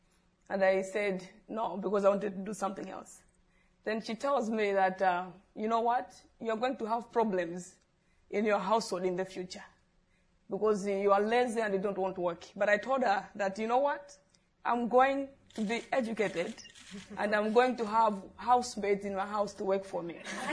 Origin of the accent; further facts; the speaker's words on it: Malawi; I'm from Malawi, and I did my primary school in the 80s and secondary school in the early 90s.